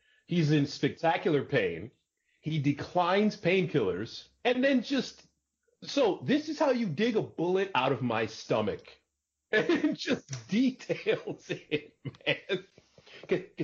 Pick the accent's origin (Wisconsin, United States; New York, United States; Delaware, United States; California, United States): New York, United States; accent: New York; I don't do my New York accent often because, you know, I teach English, you know, I have traveled, you know, so I do the code switching